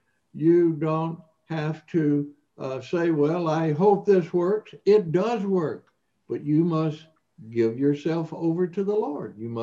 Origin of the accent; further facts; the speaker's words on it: Mississippi, United States; I went to a mainline denominational church for many years as a boy growing up in Mississippi.